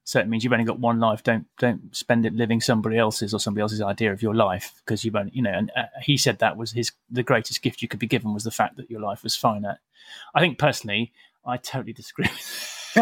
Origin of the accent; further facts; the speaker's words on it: Uttoxeter, West Midlands, United Kingdom; Yeah, well, Staffordshire. I'm from a little place called Uttoxeter, actually.